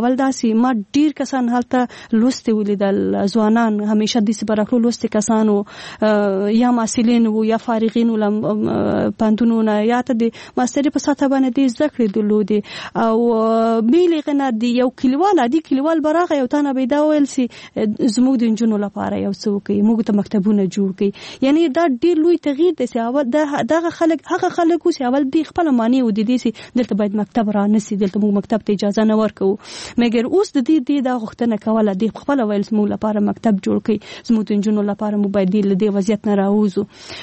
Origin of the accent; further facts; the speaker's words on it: Paktika, Afghanistan; نفرو کې یوازینی کس د پکتیکا و زه وم.